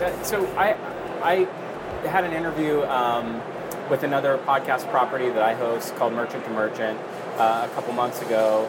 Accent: Palm Beach, Florida, United States; I'm from Palm Beach. I'd never heard of them.

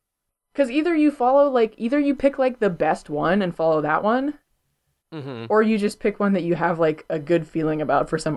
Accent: United States; So like I'm from America, you know? I don't have any kind of connection to any of these clubs.

